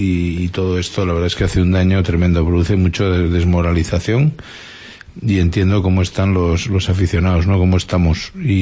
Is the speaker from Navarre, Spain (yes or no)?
yes; Pamplona, Navarre, Spain; Y ya lo digo como rojillo, como navarro, como pamplonés.